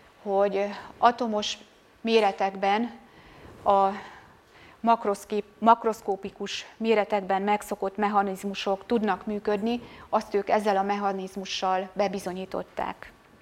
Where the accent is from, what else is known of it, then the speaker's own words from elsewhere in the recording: Győr, Győr-Moson-Sopron, Hungary; Mivel mi győriek vagyunk